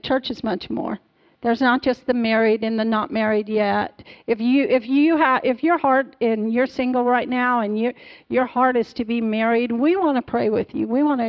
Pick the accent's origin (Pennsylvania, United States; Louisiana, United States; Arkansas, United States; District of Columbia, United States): Arkansas, United States; I know when I was growing up in Arkansas, if you weren't married by the time you were 19, you were a spinster.